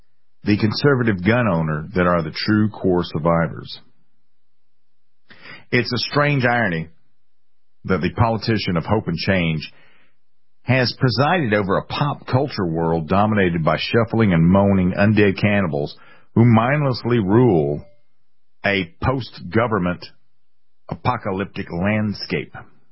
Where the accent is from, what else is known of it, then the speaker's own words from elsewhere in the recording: Columbia, United States; born there; Nowhere was that more apparent than in my home city where I was born, of Columbia.